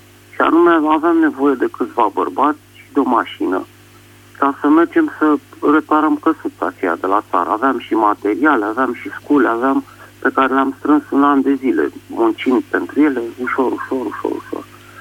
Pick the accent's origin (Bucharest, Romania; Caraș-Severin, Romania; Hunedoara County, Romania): Bucharest, Romania; sunt din București